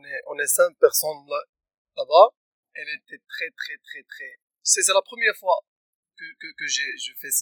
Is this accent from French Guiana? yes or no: no; Morocco; Je suis marocaine, ma mère elle est petite.